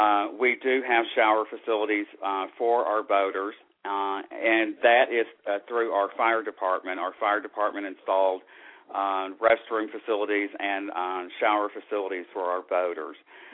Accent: Dallas, Texas, United States; I mean, you can't tell that I'm from the South. I'm from Dallas, Texas. And I had lived on the West Coast for 15 years.

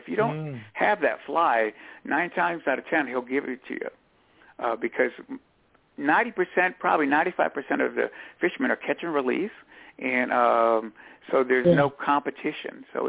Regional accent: Plattsburgh, New York, United States; I'm from Plattsburgh, New York, which is almost Canada, and I had never been to the city, New York City, much before.

